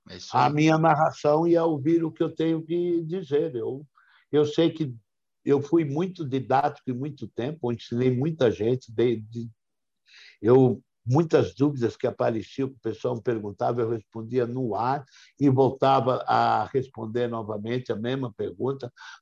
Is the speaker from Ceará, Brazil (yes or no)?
no; Blumenau, Santa Catarina, Brazil; also born or lived in São Paulo / New York; Eu tenho orgulho de ser de Blumenau. Tenho orgulho de ter passado a minha infância em Blumenau.